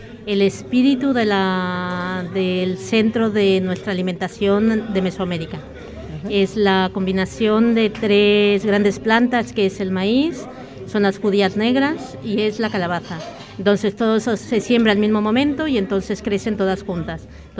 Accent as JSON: {"language": "Spanish", "country": "Mexico", "moved": "yes", "lives_now": "Barcelona, Spain"}